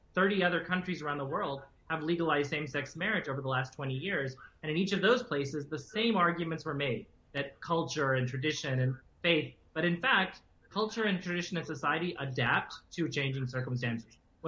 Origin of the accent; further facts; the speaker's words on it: United States; I'm the OCI card holder. I'm an Indian, but grew up in the United States.